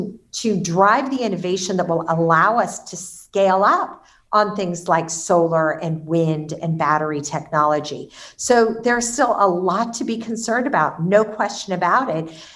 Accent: Sacramento, California, United States; growing up in California, I'm born and raised here, and I grew up in a very vibrant Greek American community in Sacramento.

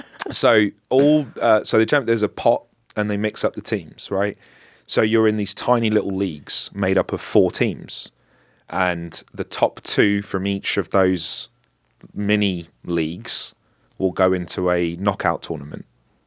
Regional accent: London, United Kingdom; I obviously I'm from London, which is which upsets people that I support a team that's not from my city

